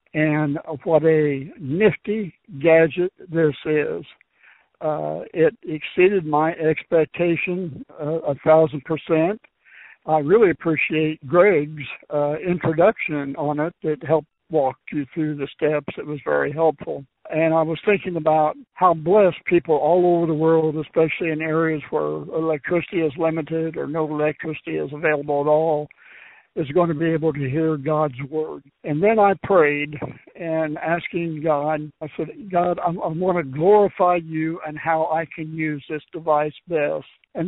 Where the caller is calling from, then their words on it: Tulsa, Oklahoma, United States; I'm calling from Tulsa, Oklahoma.